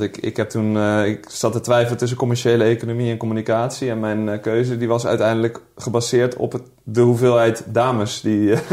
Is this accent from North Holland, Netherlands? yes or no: no; Groningen, Netherlands; ik ben een Grunninger. Ik kom uit het Hoge Noorden. Dat is een nuchtere jongen. Maar ook wel een dromerige jongen. Ik kom uit een groot gezin. 6 jongens.